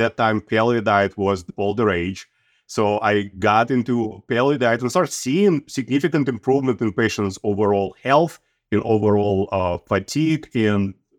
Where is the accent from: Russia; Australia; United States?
Russia; English is a second language; So I'm from Russia originally